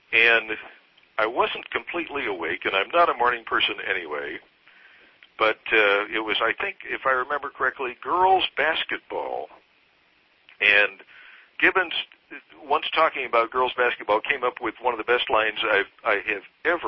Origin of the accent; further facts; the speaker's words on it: Wyoming, United States; I could say damn on the air because I was from Wyoming